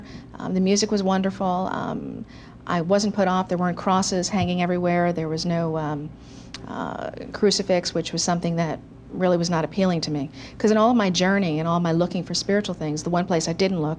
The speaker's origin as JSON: {"language": "English", "region": "New York", "country": "United States", "tie": "born or raised there", "said": "Growing up in New York, being in an inner city area was not a big deal to me."}